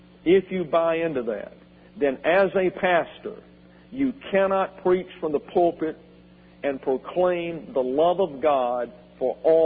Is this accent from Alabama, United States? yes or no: yes; Alabama, United States; I mean, when I'm from South Alabama. It didn't matter whether you believed squat.